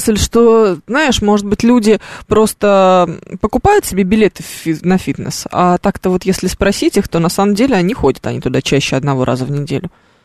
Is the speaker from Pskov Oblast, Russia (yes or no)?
no; Moscow, Russia; Мы москвичи